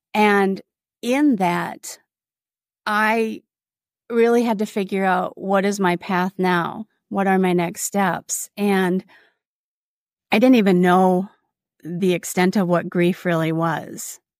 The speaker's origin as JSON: {"language": "English", "region": "Minnesota", "country": "United States", "said": "I referred to myself being a Minnesotan, and we're Minnesota nice."}